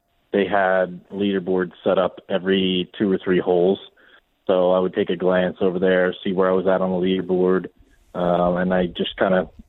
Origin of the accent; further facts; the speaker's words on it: Aston, Pennsylvania, United States; So I'm from Delco myself, from Aston.